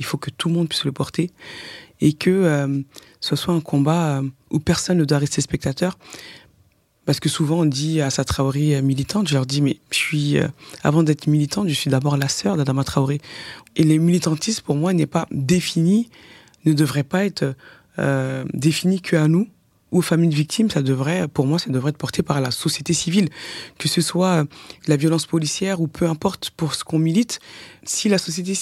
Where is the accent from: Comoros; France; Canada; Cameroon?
France; je suis française à New York